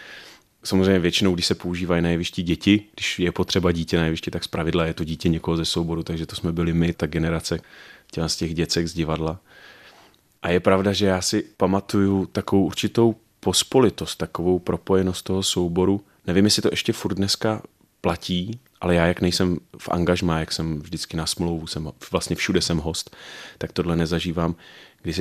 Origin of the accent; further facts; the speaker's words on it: České Budějovice, South Bohemian Region, Czechia; also born or lived in Liberec; Já měl krásný mládí v Českých Budějovicích. My jsme se stěhovali do Českých Budějovic, když mi byl rok, to znamená, já jsem Liberečák, ale je pravda, že duší se cítím víc Budějovičákem, protože jsem tady vyrůstal